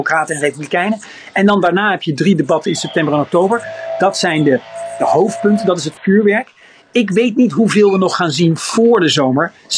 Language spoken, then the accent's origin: Dutch; Netherlands; Dat zijn bijvoorbeeld de swingstaten waar ik als Nederlander... dat is mijn top 3